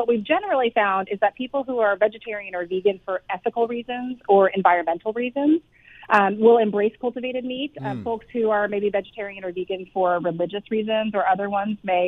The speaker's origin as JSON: {"language": "English", "region": "Texas", "country": "United States", "said": "I'm from Texas and I love my meat."}